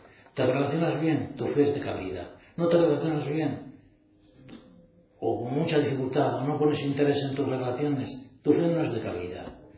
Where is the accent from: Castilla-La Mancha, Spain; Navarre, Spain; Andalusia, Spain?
Navarre, Spain; Villava; yo soy de Villava